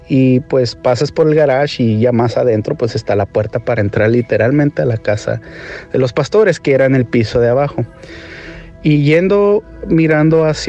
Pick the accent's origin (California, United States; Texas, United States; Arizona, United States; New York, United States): California, United States; San Diego; born there; yo nací en Estados Unidos, en San Diego, California. Y me crié pues con mi hermano Arturo, que es 7 años menor que yo, y mi mamá.